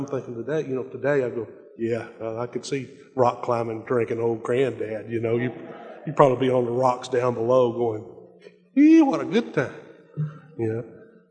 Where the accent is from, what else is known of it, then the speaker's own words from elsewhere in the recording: Shanghai, Alabama, United States; There's a little community outside northwest of Athens, Alabama called Shanghai. And that's where I grew up.